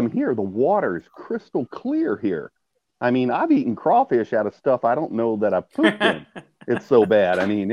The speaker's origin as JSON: {"language": "English", "region": "Louisiana", "country": "United States", "tie": "born or raised there", "said": "Eric, I grew up in Louisiana, so I'm a big LSU fan."}